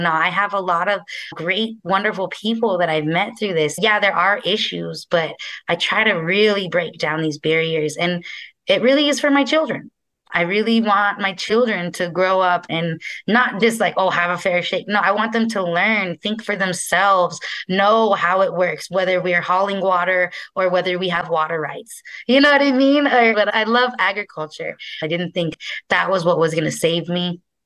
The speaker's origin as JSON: {"language": "English", "town": "Chico", "region": "California", "country": "United States", "tie": "born or raised there", "said": "Growing up in Chico, California, they produce a third of the world's nuts."}